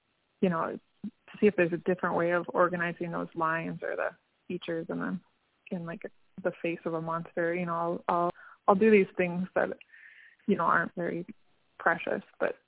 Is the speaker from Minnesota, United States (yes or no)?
yes; Grand Portage, Minnesota, United States; I was raised in Grand Portage, Ojibwe, and the famous artist from Grand Portage he's deceased, is George Morrison.